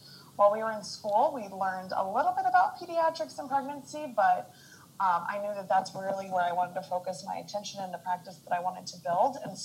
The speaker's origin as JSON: {"language": "English", "region": "Midwest", "country": "United States", "tie": "born or raised there", "said": "I grew up in the Midwest and everything was like meat and potatoes."}